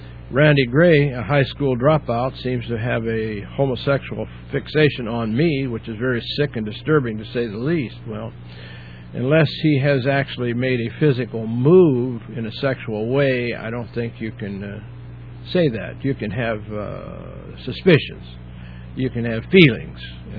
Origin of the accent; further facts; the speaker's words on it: Kentucky, United States; led by Ron Edwards and the national headquarters based out of my home state of Kentucky.